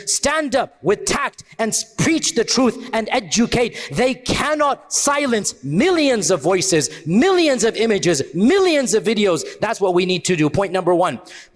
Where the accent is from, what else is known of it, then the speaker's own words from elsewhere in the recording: United States; We, as American Muslims, are no longer a very small minority. We're still a minority, but you cannot compare to how we were 40, 50 years ago.